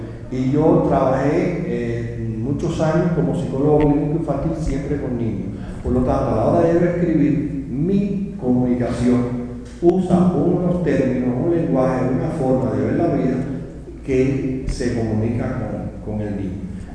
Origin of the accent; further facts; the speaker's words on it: Jarahueca, Sancti Spíritus, Cuba; Jarahueca es mi pueblo natal, ¿no? Donde yo viví mi infancia, y yo recurro una y otra vez a ese espacio geográfico para mi literatura.